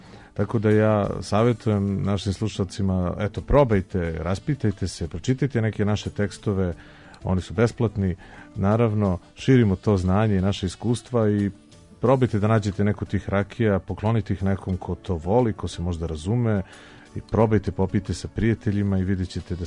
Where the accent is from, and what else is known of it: Serbia